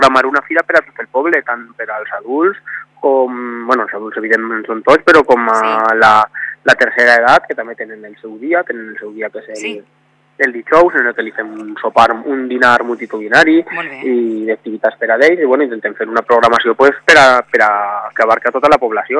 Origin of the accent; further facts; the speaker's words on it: Onda, Valencian Community, Spain; veuran que, bueno, que com som la gent d'Onda, som la acollidora